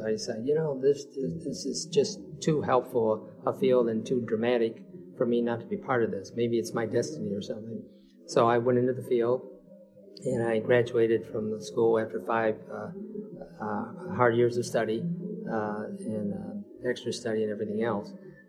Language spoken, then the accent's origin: English; Midwest, United States; accent: Midwest; And I said, does my Midwest accent show?